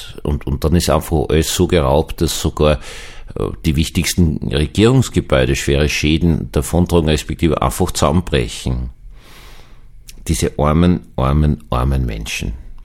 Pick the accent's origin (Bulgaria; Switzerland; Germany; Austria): Austria; Ich glaube, bei uns in Österreich wäre dieses Erdbeben nicht so besonders arg.